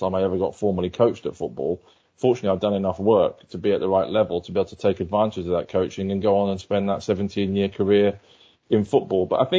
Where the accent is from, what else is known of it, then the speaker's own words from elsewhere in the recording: Wigan, North West England, United Kingdom; So when I was growing up in Wigan in the northwest of England